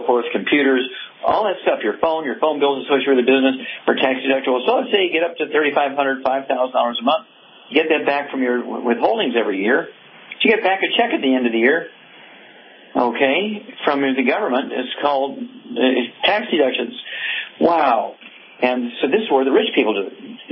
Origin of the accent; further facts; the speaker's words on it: Missouri, United States; let's start out in Missouri, my home state, and go to Ken.